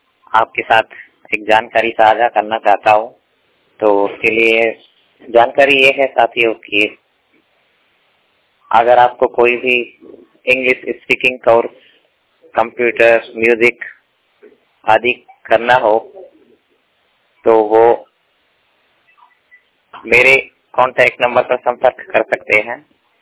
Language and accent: Hindi; Rajasthan, India; मैं राजस्थान जिला करौली से हूँ और 100% ब्लाइंड हूँ।